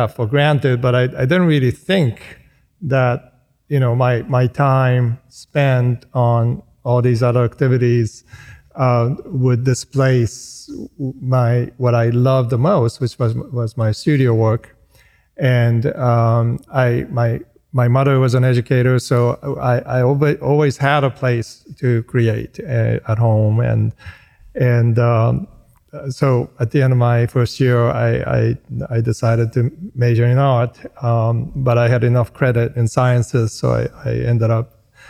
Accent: Boston, Massachusetts, United States; born there; also born or lived in Japan; And I was born in Boston, I was born because my father, who was a leading research scientist in acoustics and phonetics, was doing his postdoc work with Noam Chomsky at MIT.

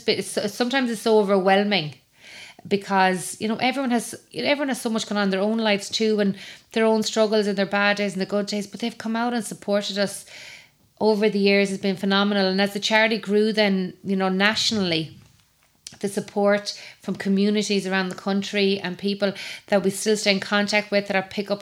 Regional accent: Galway, Connacht, Ireland; all my years growing up in Galway and out and about and around the place

